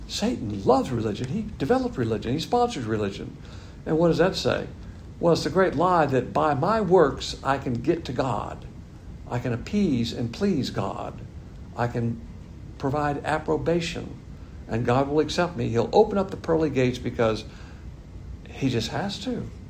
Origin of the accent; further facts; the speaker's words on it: the South, United States; because I'm a Southerner, and that means bad things